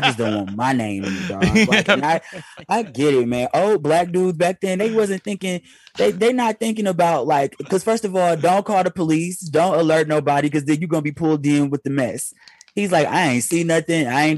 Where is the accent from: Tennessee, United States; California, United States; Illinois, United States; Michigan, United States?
Michigan, United States; Detroit; It's like, I know it's firecracker season, but I'm still from Detroit deep down in my heart.